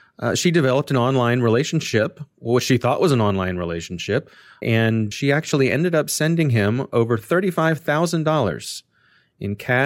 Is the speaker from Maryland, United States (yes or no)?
yes; Ellicott City, Maryland, United States; Yeah, this is my hometown.